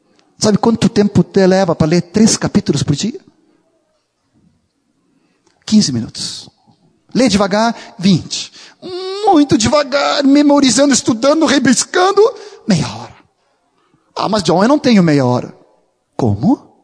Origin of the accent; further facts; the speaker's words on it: Brazil; sou brasileiro, né, claro, levo vantagem.